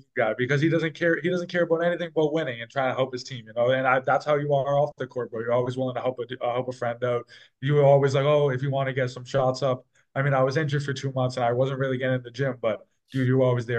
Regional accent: Boston, Massachusetts, United States; I mean, we're all like that because we're all from Southie

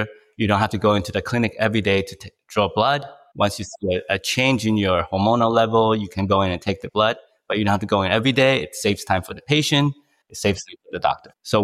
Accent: Taiwan; moved away as an adult; also born or lived in Hong Kong; now in United States; I was born in Hong Kong and raised in Taiwan and moved to the US for college.

